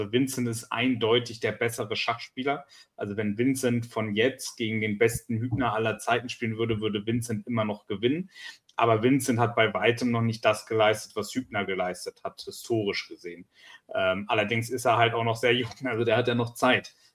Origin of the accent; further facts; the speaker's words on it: Northern Germany, Germany; mein Familienbaum kommt aus der Pfalz. Kulturell bin ich Norddeutscher.